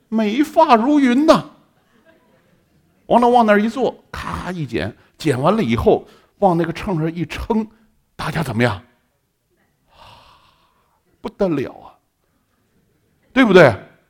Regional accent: China; 我们中国人是这个哈，发受之父母哈，这个所以中国人从来不剪短发的

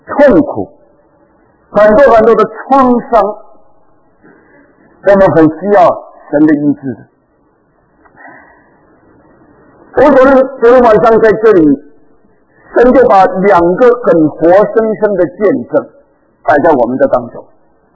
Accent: Fujian, China; 我们闽南人有一句话是这样说的

